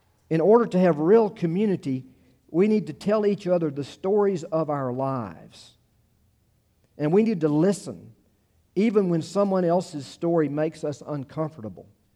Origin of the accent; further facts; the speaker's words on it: United States; And I said, yeah, I'm American. You're American. Yeah, I'm American.